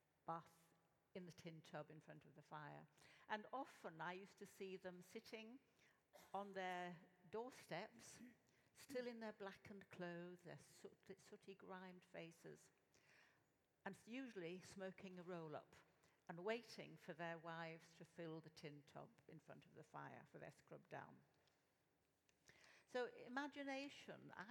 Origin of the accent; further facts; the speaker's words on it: Castleford, Yorkshire and the Humber, United Kingdom; I was born in Castleford in West Riding of Yorkshire, so I'm Yorkshire through and through. And I spent my formative years in that town.